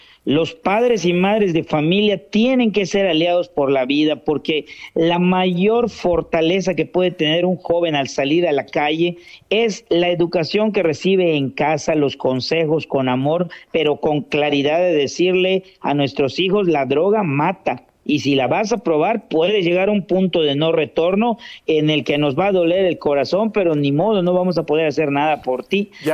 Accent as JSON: {"language": "Spanish", "region": "Yucatán", "country": "Mexico", "said": "resaltar los valores que nos distinguen como yucatecos"}